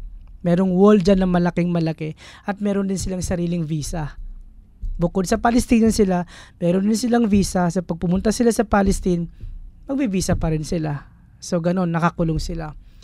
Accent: Cotabato City, Bangsamoro, Philippines; Kasi I grew up in Cotabato City.

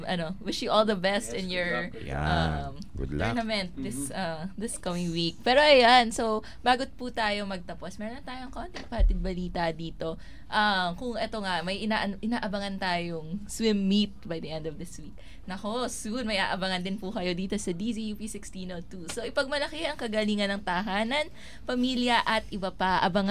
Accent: Los Baños, Calabarzon, Philippines; Kasi ako taga LB ako.

